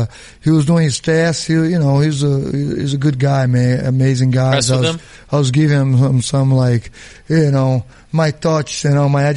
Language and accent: English; Governador Valadares, Minas Gerais, Brazil; English is a second language; if you from my hometown, Governador Valadares, it's almost impossible you're going to get a visa.